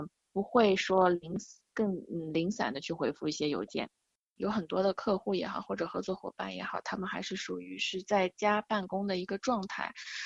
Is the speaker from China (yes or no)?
yes; China; 我们中国人